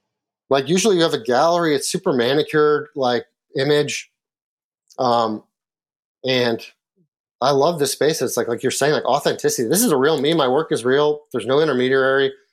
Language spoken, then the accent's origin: English; Midwest, United States; I was born in the Midwest and grew up there.